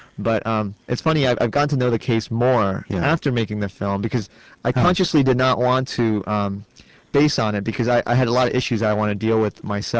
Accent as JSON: {"language": "English", "region": "California", "country": "United States", "tie": "born or raised there", "said": "I mean, I grew up in Orange County, and I think around that time, that wasn't the only case that happened."}